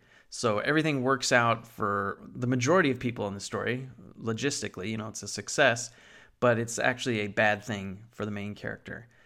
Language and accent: English; California, United States; Sorry, I grew up in Southern California. That's how I believed it was pronounced.